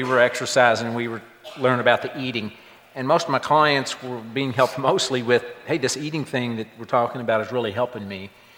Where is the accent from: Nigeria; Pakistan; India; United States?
United States; Louisville, Kentucky; I grew up in Louisville, came to UK to run track